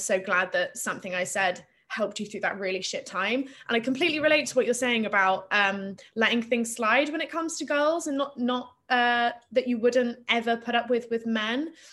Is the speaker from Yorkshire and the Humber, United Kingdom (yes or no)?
no; Plymouth, South West England, United Kingdom; So I grew up in Plymouth in Devon.